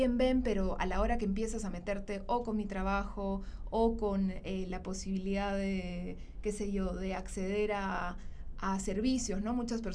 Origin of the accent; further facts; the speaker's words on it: Peru; Cuando asumimos que somos un grupo, es decir, somos los peruanos